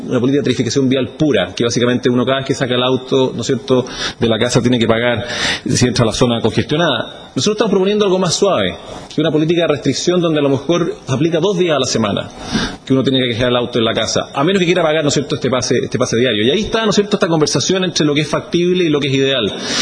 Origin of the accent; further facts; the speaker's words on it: Santiago, Santiago Metropolitan Region, Chile; una política de restricción vehicular, que nosotros como santiaguinos la conocemos bastante